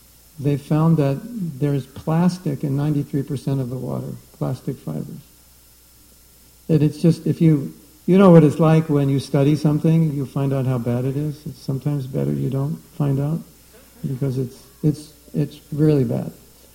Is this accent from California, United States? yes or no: yes; Los Angeles, California, United States; I grew up in Los Angeles.